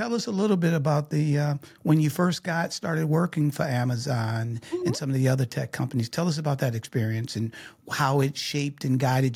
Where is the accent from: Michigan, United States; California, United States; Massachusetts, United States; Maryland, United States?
Michigan, United States; Detroit; I'm from Detroit.